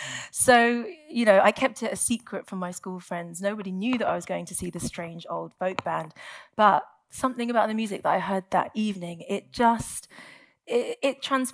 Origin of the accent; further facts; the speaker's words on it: London, United Kingdom; I was brought up in West London.